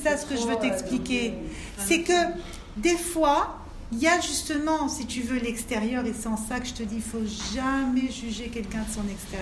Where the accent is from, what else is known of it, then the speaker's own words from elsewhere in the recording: France; moi je suis comme vous, je viens de France